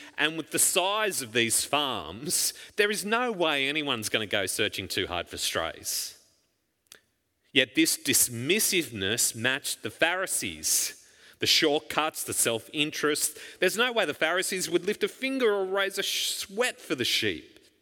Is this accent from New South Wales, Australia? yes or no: no; Queensland, Australia; For much of my childhood and adolescence, I grew up in the Darling Downs west of Brisbane, which is largely a horticultural and agricultural area.